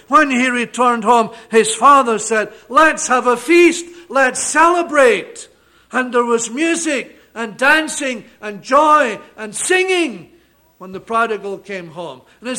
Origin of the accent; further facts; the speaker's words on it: Scotland, United Kingdom; And I come from Scotland